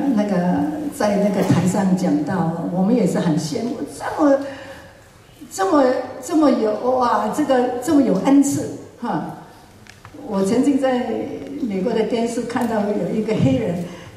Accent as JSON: {"language": "Chinese", "town": "Fuzhou", "region": "Fujian", "country": "China", "said": "我是福州人，我都不讲，我会讲福州话还是一些沈阳话"}